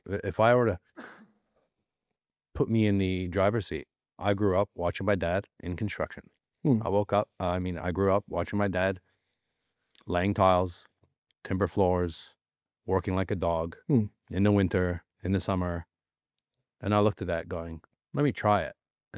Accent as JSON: {"language": "English", "country": "Canada", "tie": "born or raised there", "said": "Like, I remember growing up in Canada, the tobacco pickers, right? Tobacco fields in Canada where we're from, massive tobacco fields."}